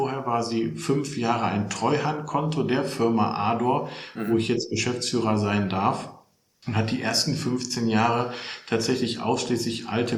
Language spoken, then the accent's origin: German; Solingen, North Rhine-Westphalia, Germany; born there; now in Hilden, Germany; Ich bin geboren im Bergischen Land in Solingen und wohne tatsächlich in Hilden bei Düsseldorf.